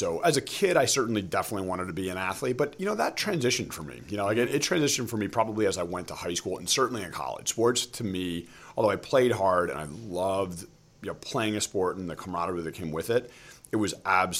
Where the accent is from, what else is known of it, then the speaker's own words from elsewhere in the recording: Chicago, Illinois, United States; born there; now in Philadelphia, United States; So I was born in Chicago.